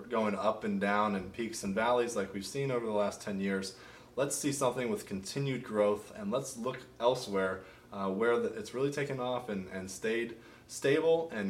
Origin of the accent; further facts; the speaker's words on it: Houston, Texas, United States; I grew up in Houston, Texas, and until the year 2004, that summer, I thought global warming was still debatable.